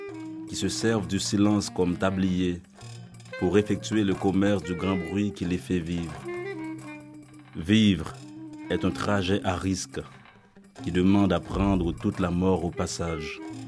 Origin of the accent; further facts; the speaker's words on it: Hinche, Centre, Haiti; Et moi, je viens de Hinche, ma ville natale, qui est une ville enclavée.